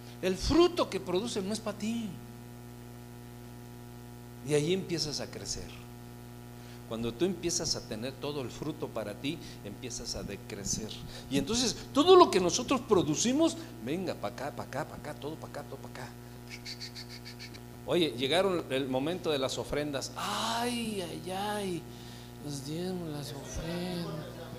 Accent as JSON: {"language": "Spanish", "country": "Argentina", "said": "Yo estoy hablando como argentino. Necesito ver el árbol genealógico, ¿no? A lo mejor allá de alguno de mis ancestros, allá por la Patagonia."}